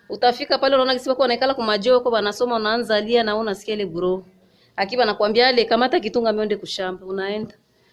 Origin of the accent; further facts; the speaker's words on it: Ilakala, Morogoro, Tanzania; natoka Ilakala.